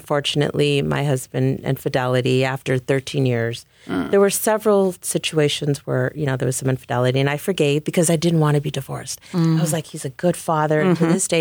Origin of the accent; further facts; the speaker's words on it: California, United States; because I came from San Gabriel Valley to LA County, and I was rough, you know?